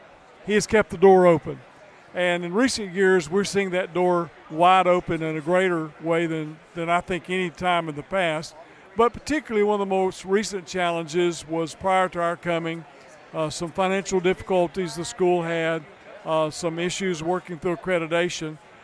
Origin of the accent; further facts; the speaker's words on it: Austell, Georgia, United States; I'm a Georgia boy. I grew up in Austell, Georgia, near Six Flags, played football at South Cobb High School. So Georgia is just my home.